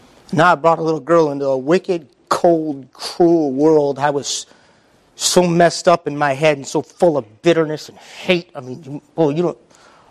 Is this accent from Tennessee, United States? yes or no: no; Michigan, United States; They're all from Ohio anyways. I'm from Michigan.